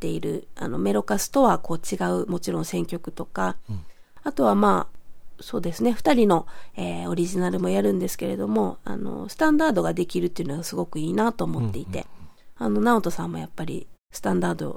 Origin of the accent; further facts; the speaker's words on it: Kobe, Hyogo, Japan; 佳香さんはあの同じ神戸出身なんですけれども